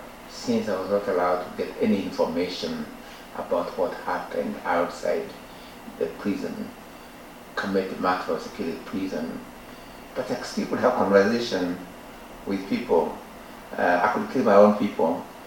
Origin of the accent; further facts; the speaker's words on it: Kenya; first language Gikuyu; English is a second language; we developed theater in my mother tongue, the Koyo language, through a play called I'll Marry When I Want